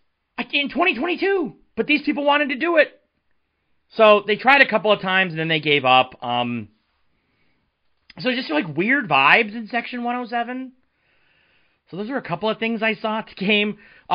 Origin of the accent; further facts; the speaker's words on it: Marquette, Michigan, United States; I'm from Marquette. I think he was at NMU when I was in Marquette.